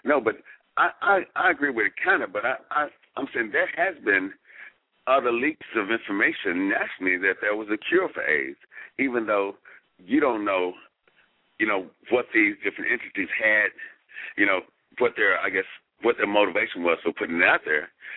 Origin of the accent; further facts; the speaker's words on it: Dallas, Texas, United States; because I'm originally from Dallas, and the Trinity was always said that when people came up missing, they're in the Trinity.